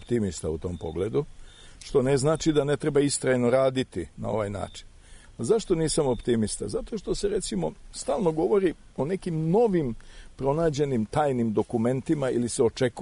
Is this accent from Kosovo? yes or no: no; Serbia